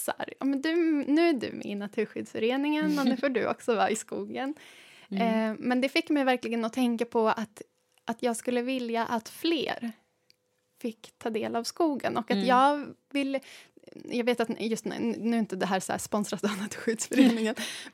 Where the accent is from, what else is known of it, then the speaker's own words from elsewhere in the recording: Stockholm, Stockholm County, Sweden; vi som är stockholmare som har ett så himla stockholmsperspektiv på naturen